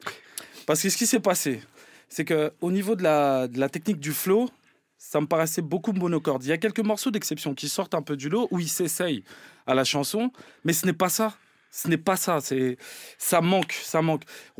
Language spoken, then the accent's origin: French; Paris, Île-de-France, France; moi j'y allais depuis gamin, même si j'ai grandi dans Paris